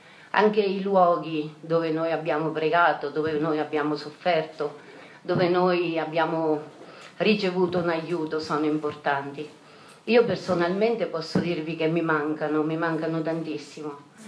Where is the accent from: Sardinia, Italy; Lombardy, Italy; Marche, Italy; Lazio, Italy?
Marche, Italy; Tolentino; vengo da Tolentino, una delle città terremotate.